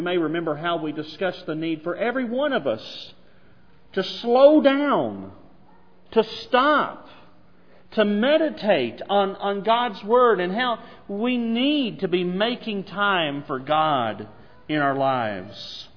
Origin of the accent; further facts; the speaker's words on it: Arkansas, United States; Most of you who know me and are familiar with my history know that I grew up in Arkansas. And living up and growing up in Arkansas is unique, to say the least.